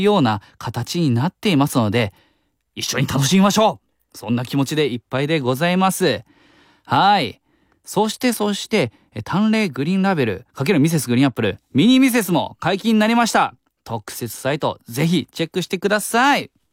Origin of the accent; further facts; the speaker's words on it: Nagano, Japan; 僕のね地元長野の動物園の園長からの書き込み